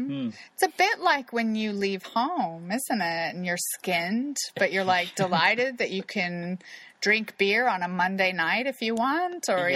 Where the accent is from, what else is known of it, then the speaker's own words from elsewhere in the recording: Kansas City, Missouri, United States; Oh my God, I'm from Kansas City.